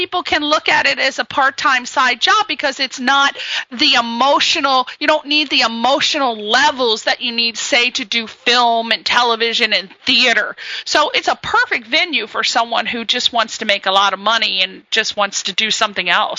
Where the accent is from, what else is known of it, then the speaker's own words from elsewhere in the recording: East Coast, United States; Like, I'm from the East Coast. It's a very tight-knit place.